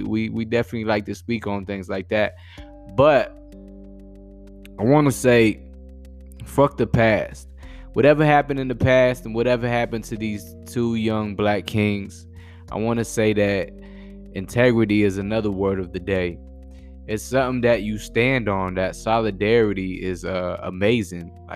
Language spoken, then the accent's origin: English; Boston, Massachusetts, United States; I'm from Boston, so we're the West neighbors, you know what I'm saying?